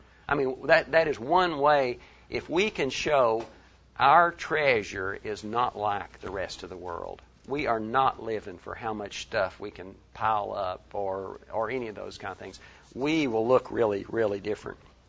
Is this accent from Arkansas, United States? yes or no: yes; Arkansas, United States; because we're from Northwest Arkansas, we keep hearing about Sam Walton